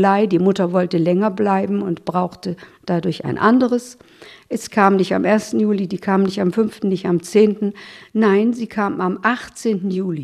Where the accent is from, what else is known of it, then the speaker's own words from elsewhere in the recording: Bremen, Germany; Wir sind beide aus Bremen